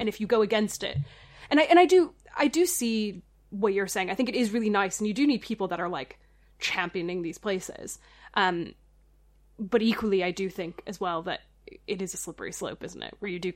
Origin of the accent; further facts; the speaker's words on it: Dayton, Ohio, United States; So I grew up in Dayton, Ohio